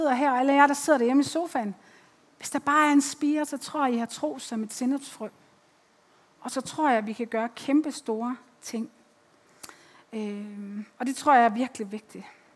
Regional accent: Aalborg, North Denmark Region, Denmark; Jeg kommer fra Aalborg

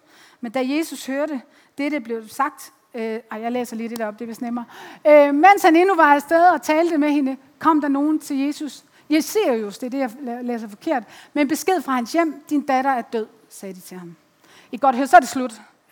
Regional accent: Aalborg, North Denmark Region, Denmark; Jeg kommer fra Aalborg

